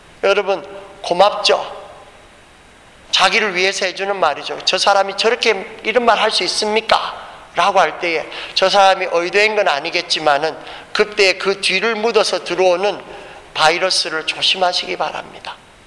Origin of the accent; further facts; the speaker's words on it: Busan, South Korea; 대구나 부산은 제 고향이 부산이라니까